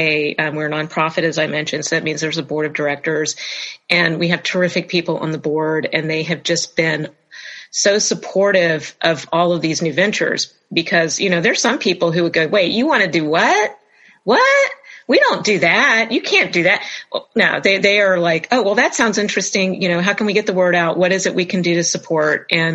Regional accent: Jacksonville, Florida, United States; and I grew up in Jacksonville, and the first real stage that I ever worked on was when I was 16 years old

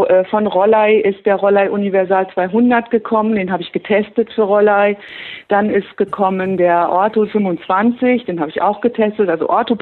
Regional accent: Ober-Ramstadt, Hesse, Germany; Aus Oberramstadt.

